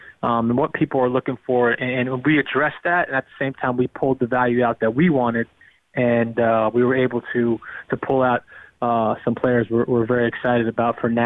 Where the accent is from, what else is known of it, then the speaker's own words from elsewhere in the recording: Brooklyn, New York, United States; Not to mention, I'm from Brooklyn.